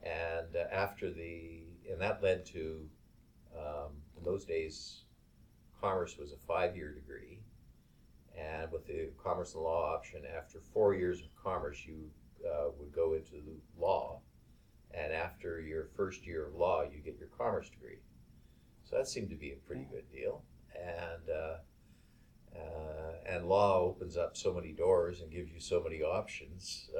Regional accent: Vancouver, British Columbia, Canada; I self-identify as a Canadian. I was born in Vancouver. I've never lived more than 5 kilometers from the hospital I was born in, being the Vancouver General Hospital. I have a enormous family in Vancouver, British Columbia.

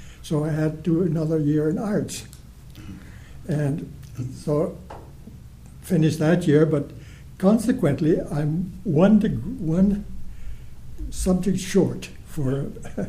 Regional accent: Neatpath, Saskatchewan, Canada; I was born on a farm in a small place in Saskatchewan called Neatpath. Had a rural school, as we all had, and the rural school that I attended taught grades 1 to 8.

